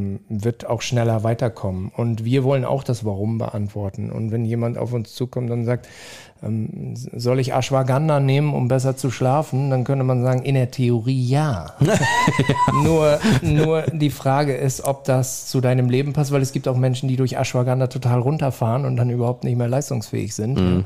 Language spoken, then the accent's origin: German; East Germany, Germany; Aber ich bin in der DDR groß geworden.